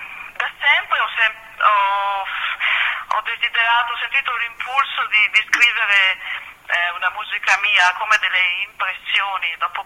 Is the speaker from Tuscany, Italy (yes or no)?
no; Verona, Veneto, Italy; also born or lived in Milan; now in Lake Garda, Italy; Sono nata a Milano il 20 luglio 1955, però ho sempre abitato a Verona, dove abitavano da sempre i miei genitori. La mamma era milanese e da poco mi sono trasferita sul Lago di Garda